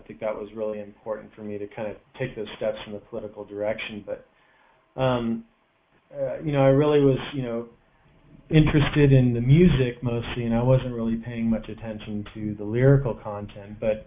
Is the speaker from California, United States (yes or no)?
yes; California, United States; Well, you know, I grew up in the Orange County and Los Angeles punk rock scene, you know